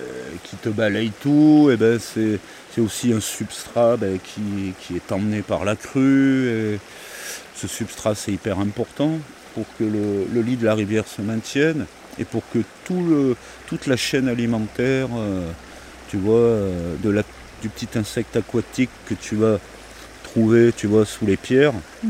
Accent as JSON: {"language": "French", "town": "Saint-Nazaire-le-Désert", "region": "Auvergne-Rhône-Alpes", "country": "France", "tie": "born or raised there", "said": "Moi, j'ai grandi avec un ancrage à Saint-Nazaire-le-Désert, donc déjà les pieds dans les rivières et les ruisseaux."}